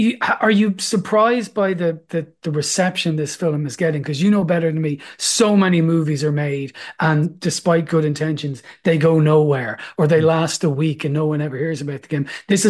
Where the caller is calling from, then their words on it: Ireland; I am talking to you from Ireland and I'm Irish